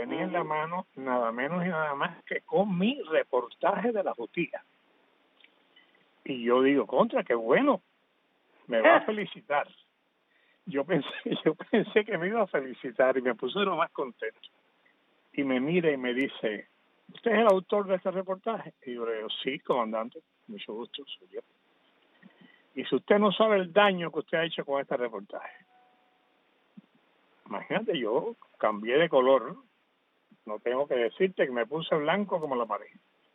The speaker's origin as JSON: {"language": "Spanish", "country": "Cuba", "also_born_or_lived": "Mexico", "moved": "yes", "lives_now": "United States", "said": "Yo al cabo de unos cuantos años salí de Cuba por primera vez. Y fui a México. Y desde México logré venir hasta aquí, pedí asilo político y soy asilado político desde hace muchos años."}